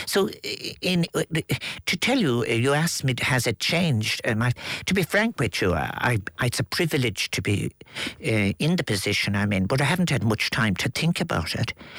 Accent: Limerick, Munster, Ireland; born there; I was born into quite some security when I was born in Limerick City.

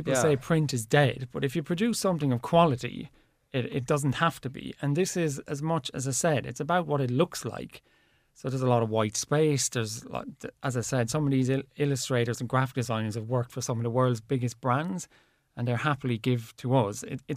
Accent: Kilkenny, Leinster, Ireland; Big soccer family growing up in Kilkenny

